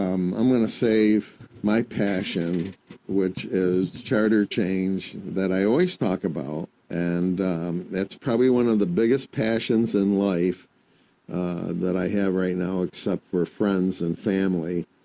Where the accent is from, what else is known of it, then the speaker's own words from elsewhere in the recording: Gloversville, New York, United States; I think when I grew up in Gloversville, we had a big park, Caroga Lake, and they had an amusement park there.